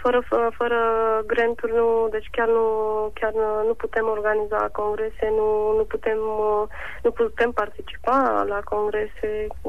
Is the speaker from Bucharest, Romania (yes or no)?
no; Suceava, Suceava County, Romania; moved away as an adult; Când am plecat de la Suceava la Iași, mi s-a părut că am dat un pas. Când am plecat de la Iași la Oviedo, la fel. Iar când am ajuns în Elveția, la fel.